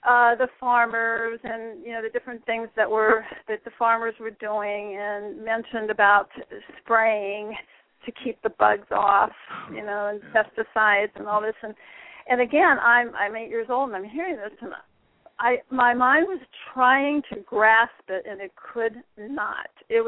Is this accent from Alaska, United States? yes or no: no; Pennsylvania, United States; I came from the Pennsylvania, Ohio area and always knew that there would be a time of enjoying more tropical weather and sunshine and everything.